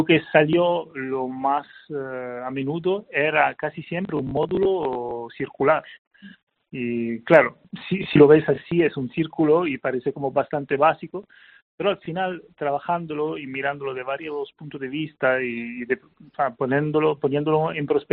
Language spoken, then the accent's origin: Spanish; Paris, Île-de-France, France; Spanish is a second language; now in Spain; yo no soy ni español, entonces viniendo de fuera y viniendo de una ciudad de París